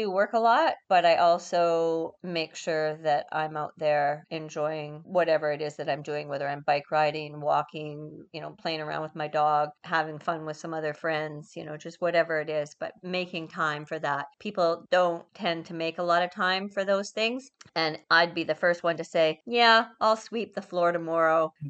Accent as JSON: {"language": "English", "town": "Vancouver", "region": "British Columbia", "country": "Canada", "tie": "born or raised there", "said": "I grew up in Vancouver."}